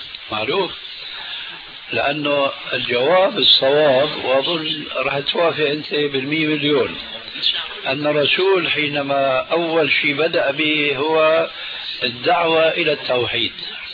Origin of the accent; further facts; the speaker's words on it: Syria; انا باعتباري سوري